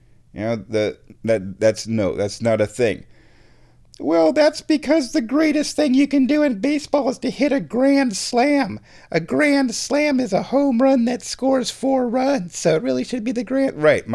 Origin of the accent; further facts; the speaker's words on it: Nebraska, United States; I mean, I'm from Nebraska. Our mascot is a Cornhusker.